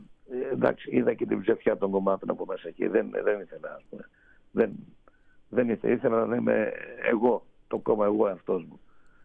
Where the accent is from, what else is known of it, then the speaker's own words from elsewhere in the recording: Macedonia, Greece; τα δημοτικά τραγούδια της πατρίδας μου, της Μακεδονίας, οι κομπανίες που ερχόταν και παίζανε στο χωριό μου